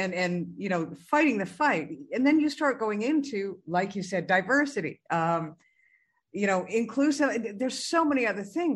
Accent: Canada; I mean, I'm Canadian, so money is very multicolored.

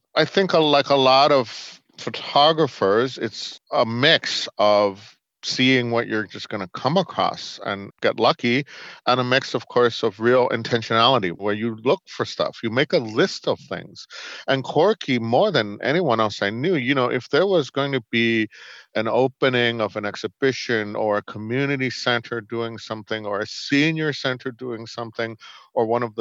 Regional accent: New York City, New York, United States; as a young Chinese American boy growing up in New York City's Chinatown.

